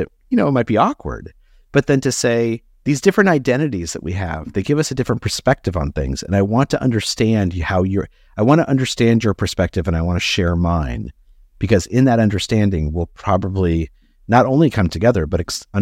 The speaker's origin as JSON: {"language": "English", "country": "United States", "tie": "born or raised there", "said": "you grew up, I assume, overseas, and I grew up in the United States."}